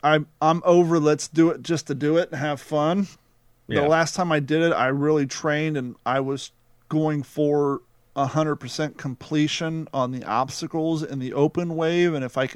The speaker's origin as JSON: {"language": "English", "region": "Ohio", "country": "United States", "tie": "born or raised there", "said": "It's bigger than anything I fished on growing up in Ohio."}